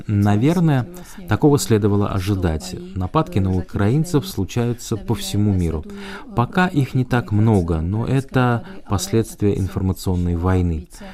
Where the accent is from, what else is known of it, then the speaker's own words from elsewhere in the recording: eastern Slovakia, Slovakia; Я родом из Восточной Словакии, из русинско-украинской семьи. Украинский язык я учила с детства, окончила украинскую гимназию